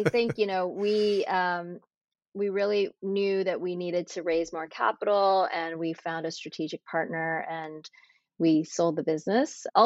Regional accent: Framingham, Massachusetts, United States; Yeah, I grew up in Massachusetts in a suburb called Framingham, actually where the Framingham Heart Study has been done.

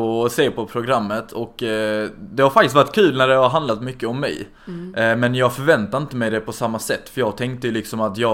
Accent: Helsingborg, Skåne, Sweden; accent: Scanian; also born or lived in Stockholm; Och jag är född i Stockholm och jag är uppvuxen där de första 10 åren. Och sen så flyttade vi till Helsingborg. Så min ungdomsuppväxt har varit i Helsingborg och det är där jag kommer från liksom.

